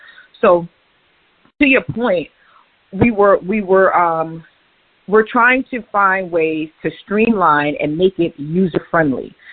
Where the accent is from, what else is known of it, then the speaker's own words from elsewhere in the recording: New York, United States; But I'm a New Yorker, and I'm about to run the train